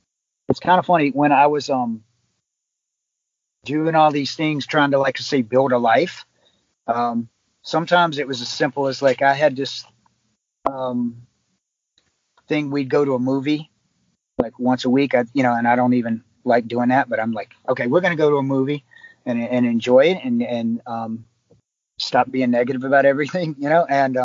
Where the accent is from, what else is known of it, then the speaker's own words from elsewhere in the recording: West Virginia, United States; I'm originally from West Virginia on the East Coast. My parents live in the country in Virginia